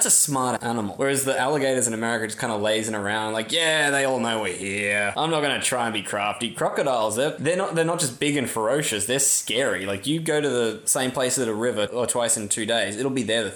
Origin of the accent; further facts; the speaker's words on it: Australia; But maybe that's just because, you know, we're Australian. You know, we're used to some big things over here.